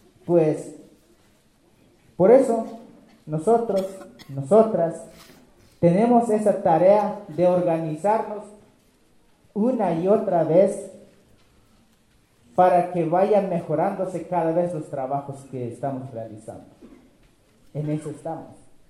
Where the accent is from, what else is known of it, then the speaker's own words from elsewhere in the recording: Oventic, Chiapas, Mexico; vengo del Caracol 2 de Oventic, zona altos de Chiapas